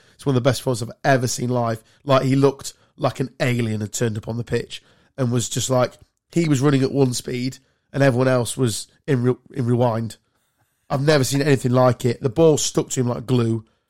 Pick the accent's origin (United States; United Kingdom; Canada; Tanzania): United Kingdom; England; Because we're English, we're not allowed nice things.